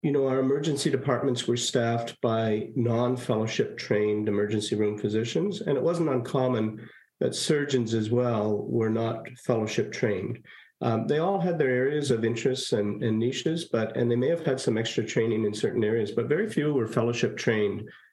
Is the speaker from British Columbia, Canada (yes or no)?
no; Saint-Laurent, Quebec, Canada; born there; I was born in Saint-Laurent, Quebec. I was the youngest of four children.